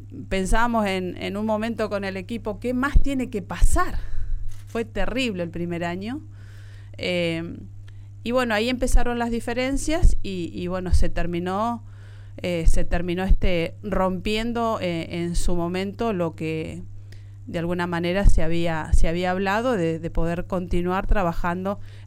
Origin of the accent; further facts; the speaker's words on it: Plotier, Neuquén, Argentina; born there; Soy nacida en Plotier, siempre digo, ahí crece mi familia, crecen mis hijos, quiero lo mejor para mi ciudad.